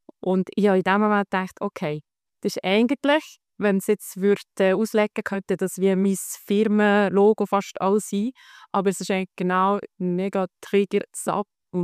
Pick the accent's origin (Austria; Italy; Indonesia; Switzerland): Switzerland; als Schweizer sind wir ja immer sehr verhalten, im uns selber feiern.